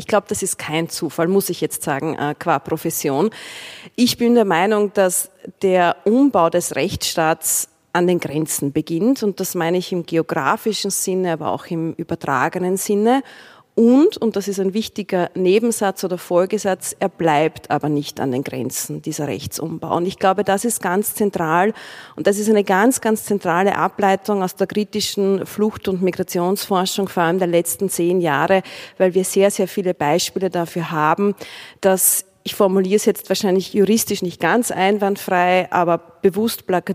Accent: Austria; Ich als Österreicherin

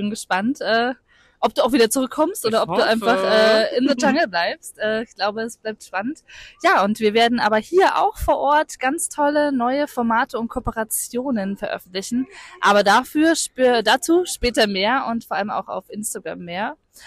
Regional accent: Thuringia, Germany; now in Potsdam, Germany; Ich bin zwar Potsdamer, aber natürlich auch zugezogen. Mhm. Ich komme eigentlich aus Thüringen, bin aber, ich weiß gar nicht mehr wann, 2012, 13 rum, nach Potsdam gezogen.

